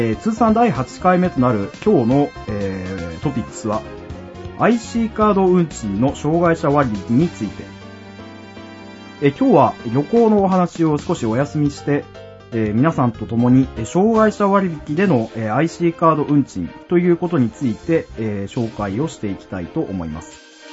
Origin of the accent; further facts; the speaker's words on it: Kyushu, Japan; 生粋の九州男児である私、